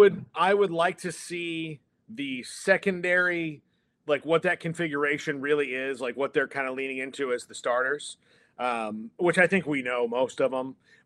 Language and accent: English; Fort Myers, Florida, United States; I grew up in Fort Myers, Florida. We went to Red Sox games all the time.